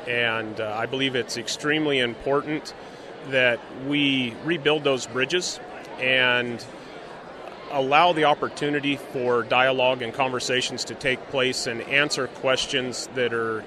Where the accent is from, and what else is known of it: Etna, California, United States